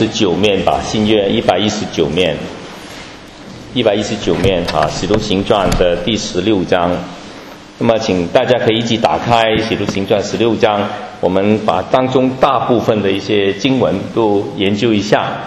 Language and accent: Chinese; Hong Kong; also born or lived in United Kingdom; now in Toronto, Canada; 我是从香港出生啊，香港长大，那么后来就去了英国念书啊，然后呢就21年前。就去到加拿大的多伦多啊，在那边啊教学，有我的家庭就在那边啊。